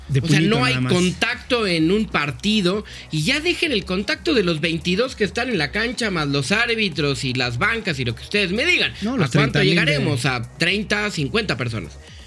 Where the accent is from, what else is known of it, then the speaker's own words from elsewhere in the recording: Mexico; No como mexicanos o como país, no estamos... tocados con la varita mágica como para que esta epidemia no caiga y no crezca en México.